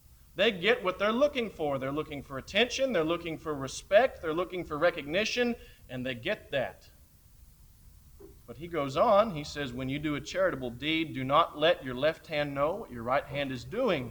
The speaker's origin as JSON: {"language": "English", "region": "California", "country": "United States", "tie": "born or raised there", "also_born_or_lived": "Missouri", "lives_now": "Kentucky, United States", "said": "I grew up in California. I lived in Missouri for a couple of years. I live in Kentucky now"}